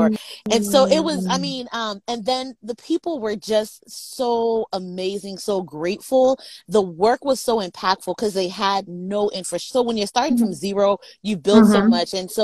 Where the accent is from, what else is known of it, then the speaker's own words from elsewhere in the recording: Liberia; born there; moved away; So I was born in Liberia, and I left Liberia because of the Civil War.